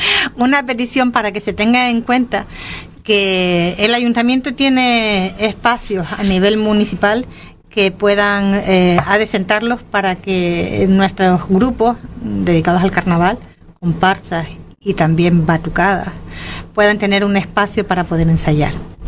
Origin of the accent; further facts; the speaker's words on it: Canary Islands, Spain; Es parte de nuestra seña de identidad como canarios, que nos gusta una fiesta más que comer